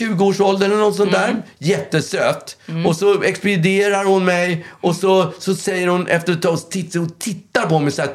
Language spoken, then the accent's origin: Swedish; Stockholm, Stockholm County, Sweden; Ja, jag är ju uppväxt på Östermalm.